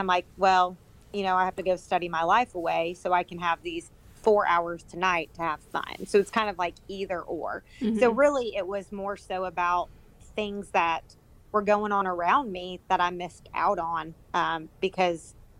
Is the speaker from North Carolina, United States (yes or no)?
no; Alabama, United States; I'm from Alabama, and so I applied to 2 of them in Alabama